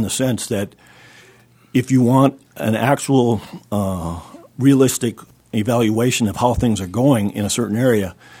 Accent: Underwood, North Dakota, United States; I'm from Underwood, North Dakota.

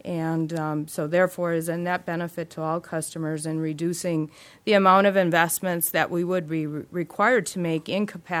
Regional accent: McKenzie, United States; I grew up in McKenzie, so I'm very familiar with all of the names we've talked about.

